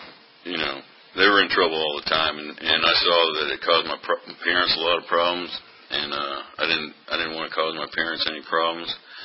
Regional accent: Midwest, United States; I grew up out in the Midwest and started drinking when I was like 14.

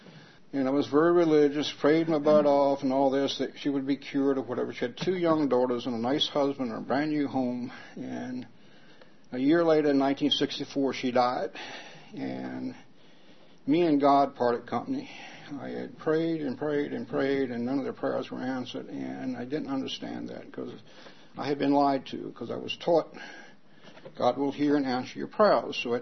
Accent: Wolftown, Virginia, United States; I grew up in Wolftown. I was born and raised there. That's not too far from here. I don't know if everybody's familiar with Wolftown toward Gray's Mill. I'm a farm boy from a large family, last of 10 kids.

